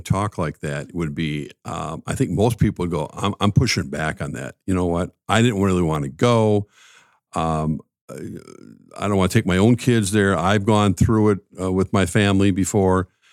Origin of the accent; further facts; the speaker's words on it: St. Louis Park, Minnesota, United States; Growing up in St. Louis Park, how did that kind of prepare you?